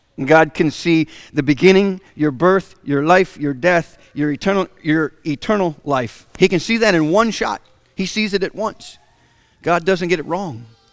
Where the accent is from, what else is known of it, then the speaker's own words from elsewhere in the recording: Florida, United States; Now, I grew up in Florida, And in Florida, it is very lush, and there is palmettos and potato vines and big spiders